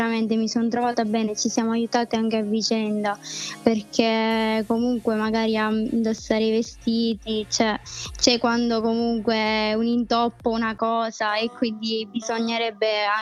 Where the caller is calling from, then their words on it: Vittoria, Sicily, Italy; vengo da Vittoria in provincia di Ragusa, per chi se lo sta chiedendo, in Sicilia.